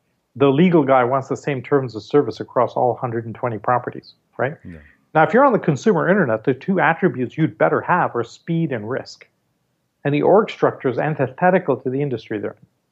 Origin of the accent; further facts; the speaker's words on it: India; And so growing up in India, I mean, every time we went to school, the school bus took us through the Dharavi slums